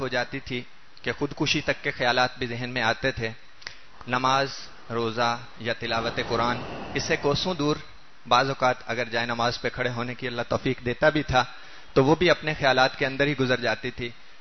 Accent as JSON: {"language": "Urdu", "town": "Bhakkar", "region": "Punjab", "country": "Pakistan", "said": "میں ڈسٹرکٹ بھکھر سے آیا ہوں."}